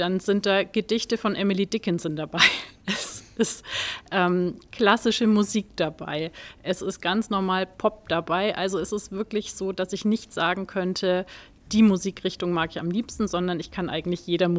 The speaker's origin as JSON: {"language": "German", "town": "Bischberg", "region": "Bavaria", "country": "Germany", "also_born_or_lived": "Bamberg", "said": "Ich bin 44 Jahre alt und ich komme aus Bischberg. Ich bin in Bamberg geboren, habe in Bamberg studiert, bin hier in der Nähe ins Referendariat gegangen und bin praktisch nie weg gewesen."}